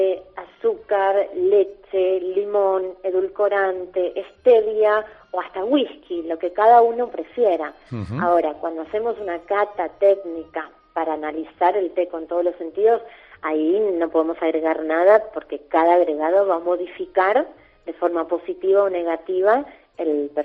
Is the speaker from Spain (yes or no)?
no; Argentina; Yo, por ejemplo, nací con el té, amo el té y no me cae bien el café, ni siquiera el mate, y soy argentina.